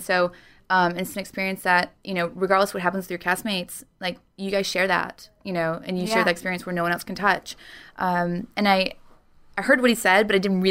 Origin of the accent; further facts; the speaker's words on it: the South, United States; And growing up in the South, I always kind of was disgusted by that.